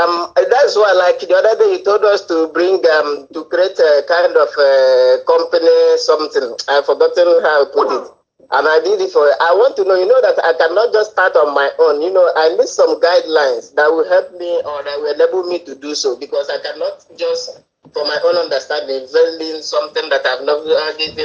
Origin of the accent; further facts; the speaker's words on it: Abia, Nigeria; now in Cyprus; I am from Abia State, Biafra Land, but I currently live in Cyprus.